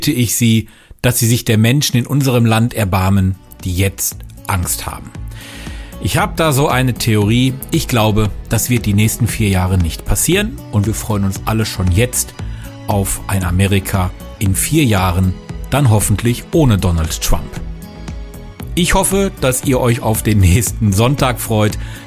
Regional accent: Recklinghausen, North Rhine-Westphalia, Germany; Vor 3 Jahren hatte ich hier bei uns in meiner Heimatstadt in Recklinghausen die Recklinghausen-Bibel produziert als Podcast.

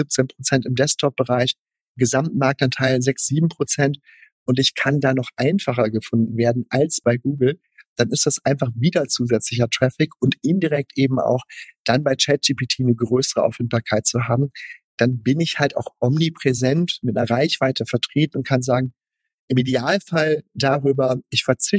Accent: North Rhine-Westphalia, Germany; Ich bin Ostwestfale

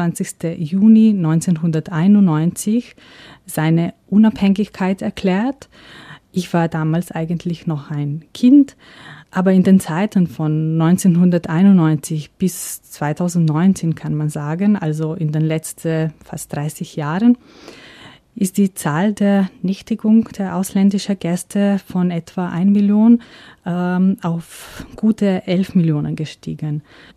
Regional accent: Slovenia; Ich freue mich, Ihnen heute mein Heimatland Slowenien zu präsentieren und einige Reisetipps zu geben. … bin Direktorin des Slowenischen Tourismusbüros hier in Österreich mit dem Sitz in Wien.

